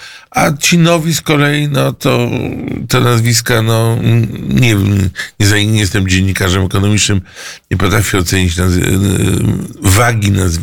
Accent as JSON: {"language": "Polish", "town": "Gdańsk", "region": "Pomeranian Voivodeship", "country": "Poland", "said": "Wywodzę się z Gdańska."}